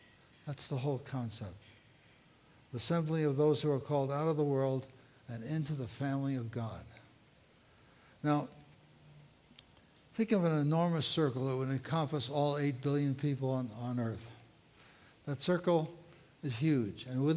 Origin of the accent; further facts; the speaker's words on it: New York City, New York, United States; Here I am. I'm from New York City, and couldn't even remember West Point.